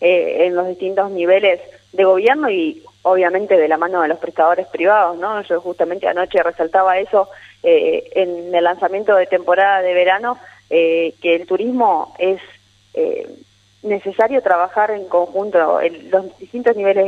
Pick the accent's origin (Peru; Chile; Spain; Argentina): Argentina; Gualeguaychú, Entre Ríos; cuando nosotros decimos que somos de Gualeguaychú, que vamos en representación de nuestra ciudad